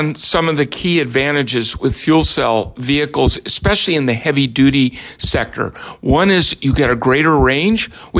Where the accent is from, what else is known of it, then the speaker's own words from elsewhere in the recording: Berkeley, California, United States; Yes, I am from Berkeley.